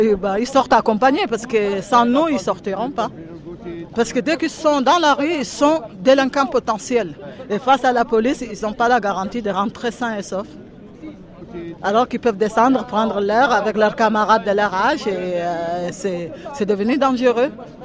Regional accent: France; Donc nous, on se sent français, on est français. Nos ancêtres ont libéré ces pays.

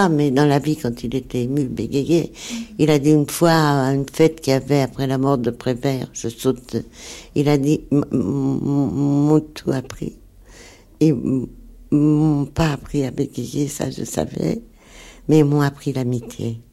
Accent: Paris, Île-de-France, France; born there; Je suis née à Paris, mais je suis née de parents d'origine russe et juive

